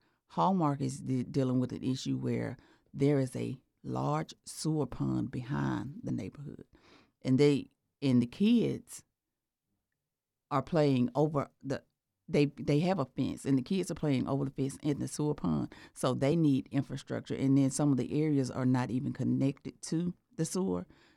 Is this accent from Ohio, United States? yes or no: no; Athens, Georgia, United States; I'm originally from Athens, born and raised here in Athens, Georgia, and I moved over to District 3 approximately 22 years ago.